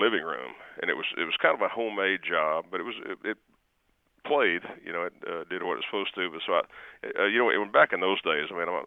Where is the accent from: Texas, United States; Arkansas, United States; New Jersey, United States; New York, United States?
Texas, United States; Lubbock; You know, I was born and raised in Lubbock, and my father and my uncles played music.